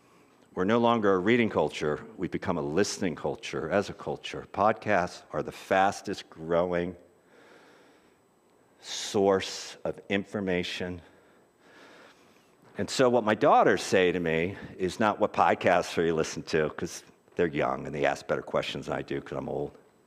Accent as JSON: {"language": "English", "town": "Philadelphia", "region": "Pennsylvania", "country": "United States", "said": "Not because I'm from Philadelphia"}